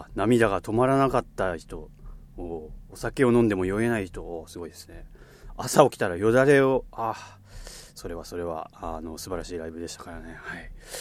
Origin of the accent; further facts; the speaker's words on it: Yamagata, Japan; 僕は山形出身で、山形にいるうちに